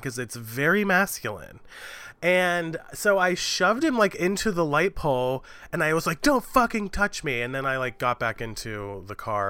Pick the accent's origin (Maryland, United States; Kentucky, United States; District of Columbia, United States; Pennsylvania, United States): Maryland, United States; now in New York, United States; oh, you know, I'm from Western Maryland. I don't have New York sensibilities.